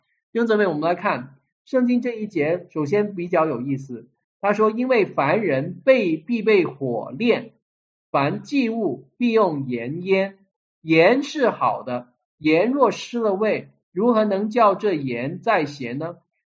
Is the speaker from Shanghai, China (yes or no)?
no; Guangdong, China; 就是我们广东人喜欢这个，就是什么海边的人都是吃过什么咸鱼啊